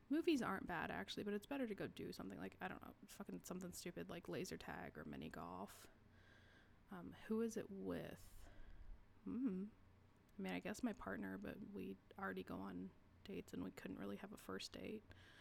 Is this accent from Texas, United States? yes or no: yes; Texas, United States; It's just my comfort food from being a kid growing up in South Texas.